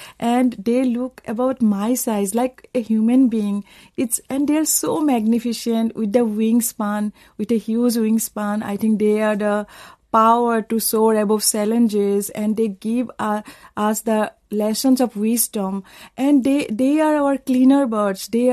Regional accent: Assam, India; I come from a village from Assam, and I think for all the women from our village, it's a huge recognition

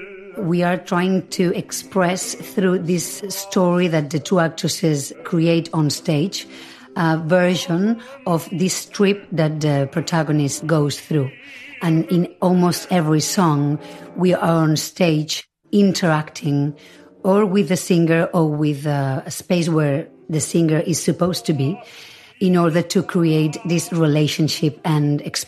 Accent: Barcelona, Catalonia, Spain; I'm a local, so I am from Barcelona.

